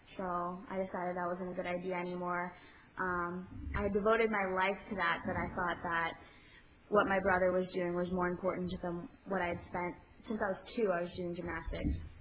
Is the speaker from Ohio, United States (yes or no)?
no; Pittsburgh, Pennsylvania, United States; Well, I grew up in the Pittsburgh area, started drinking and smoking weed in sixth grade.